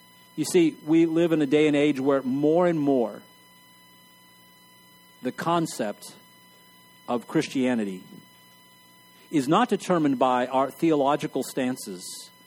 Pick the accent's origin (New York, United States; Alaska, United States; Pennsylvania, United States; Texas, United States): Texas, United States; El Paso; I grew up in El Paso, Texas.